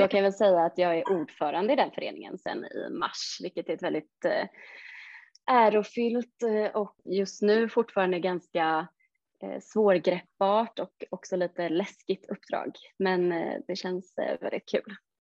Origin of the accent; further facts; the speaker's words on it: Stockholm, Stockholm County, Sweden; moved away as an adult; also born or lived in Uppsala; now in Eksjö, Sweden; Jag är ursprungligen från Stockholm. Pluggade i Uppsala. Efter examen så jobbade jag 1,5 år i Uppsala innan jag flyttade hit.